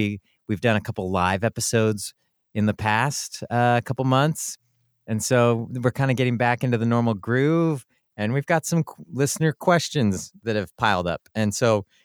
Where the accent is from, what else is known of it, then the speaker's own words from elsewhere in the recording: Germany; English is a second language; I am a musician from Germany